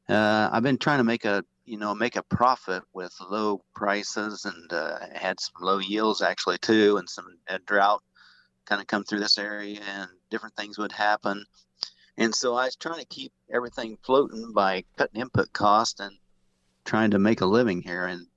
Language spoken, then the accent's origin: English; Mercer, Missouri, United States; I'm from Mercer, Missouri. It's clear up the north side of the state, so that's where we're growing our soybeans at.